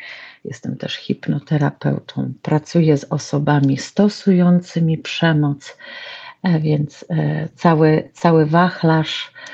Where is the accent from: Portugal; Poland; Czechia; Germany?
Poland; Warsaw, Masovian Voivodeship; Mieszkam, pochodzę, urodziłam się w Warszawie, natomiast na Podlasiu są moje korzenie, moi rodzice pochodzą z okolic Białegostoku, Łap